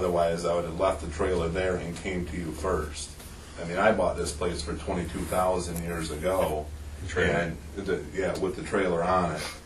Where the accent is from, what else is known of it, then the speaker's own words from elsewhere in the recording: East Jordan, Michigan, United States; I'm from East Jordan.